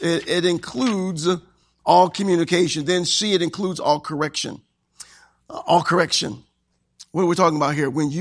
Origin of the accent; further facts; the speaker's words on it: Illinois, United States; She's from New Jersey. I'm from Illinois. She's from a family of 15. I'm from a family of 4.